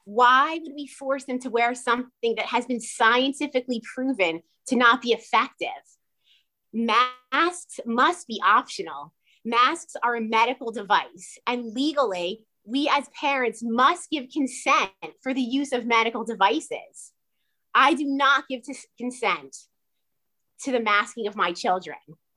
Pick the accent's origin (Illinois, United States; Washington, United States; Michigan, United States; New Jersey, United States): New Jersey, United States; Clinton Township; I am also a Clinton Township alumni. I grew up in Clinton Township and attended all the schools growing up.